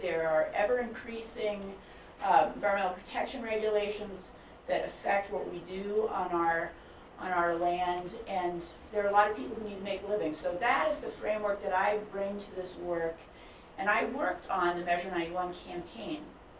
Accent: Ashland, Oregon, United States; I also am from Southern Oregon, which is affectionately known by many as the Emerald Triangle. I grew up in Ashland, and my family has lived in Southern Oregon for six generations.

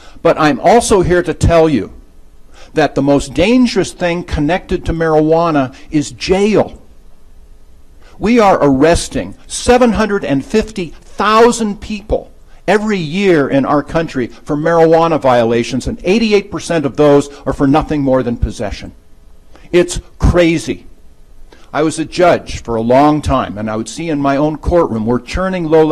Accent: California, United States; In fact, I'm from California. I am here to tell you that marijuana is the largest cash crop in the state of California.

